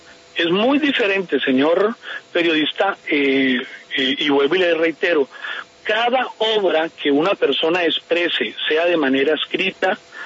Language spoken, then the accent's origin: Spanish; Colombia; moved away as an adult; yo me fui de Colombia. Primero, yo tuve dos partes de vida en mi país.